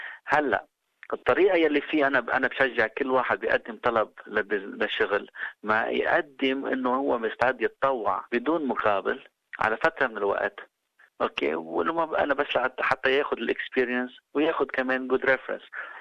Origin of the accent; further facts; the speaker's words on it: Lebanon; now in Australia; نحن بالأيتيز كلبنانيين الأصل اللي جينا من على البلد